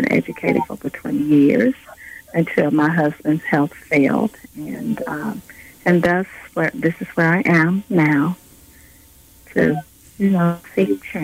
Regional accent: Birmingham, Alabama, United States; Well, I am from Birmingham, of course, and I am the Democratic nominee for governor. Born and raised here in Birmingham, I am a mom, a grandmom, and a great-grandmother, five.

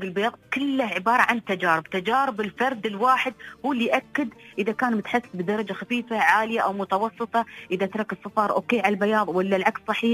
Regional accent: United Arab Emirates; انا كإماراتي

